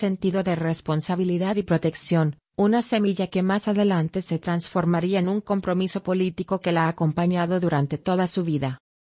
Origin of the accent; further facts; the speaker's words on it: Beirut, Beirut Governorate, Lebanon; moved away as an adult; now in Barcelona, Spain; difícil decisión de dejar Beirut para irme a Barcelona, fue la primera vez que presencié una guerra en mi país sin estar lo suficientemente cerca para ayudar y acompañar a la comunidad